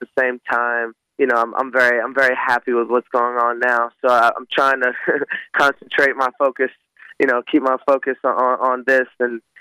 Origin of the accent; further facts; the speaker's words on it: Boston, Massachusetts, United States; I mean, I'm from the Boston area, so I'm a Red Sox fan, I guess.